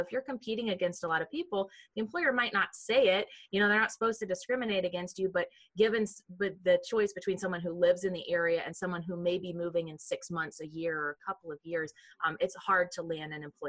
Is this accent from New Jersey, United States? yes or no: no; Ohio, United States; also born or lived in Virginia; I grew up in Ohio and then went to college and graduate school in Virginia.